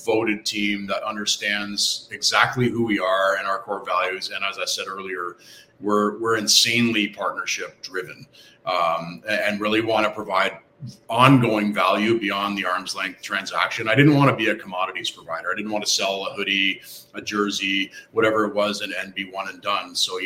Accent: Canada; I'm Canadian, but this amazing country has given me everything in my life

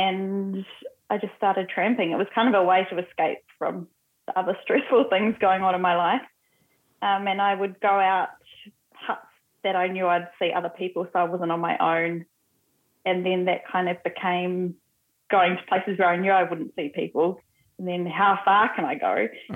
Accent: Whanganui, Manawatū-Whanganui, New Zealand; also born or lived in South Island; I was born in the South Island, and we relocated here when I was 10, so I've been here for quite a while, but the South Island's still definitely home.

